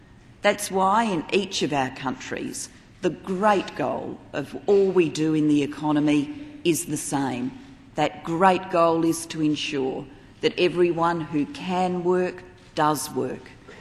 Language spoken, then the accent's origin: English; South Australia, Australia; from my home state of South Australia